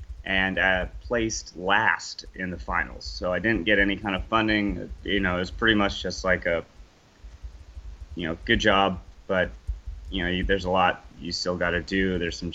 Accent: San Diego, California, United States; I'm originally from San Diego. I graduated from San Jose State in 2015.

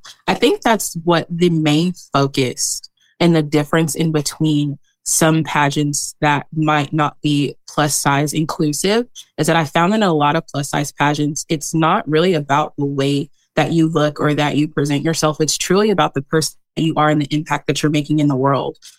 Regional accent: California, United States; And I'm originally from California, Southern California, but I have lived in Kentucky now for almost 10 years. So this is my second home.

